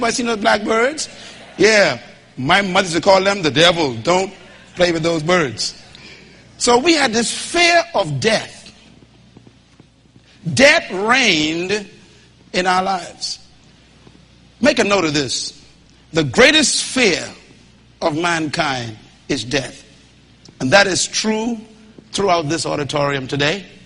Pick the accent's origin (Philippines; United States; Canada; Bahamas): Bahamas; Nassau, New Providence; As a little boy growing up in Baintown, we were told not to walk over graves.